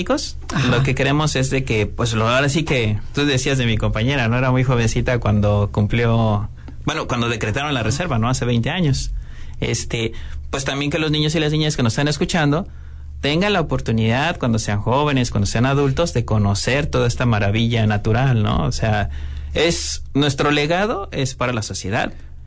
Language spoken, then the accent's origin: Spanish; Chiapas, Mexico; Entonces, como mexicanos, como chiapanecos, tenemos una gran riqueza cultural, ¿no?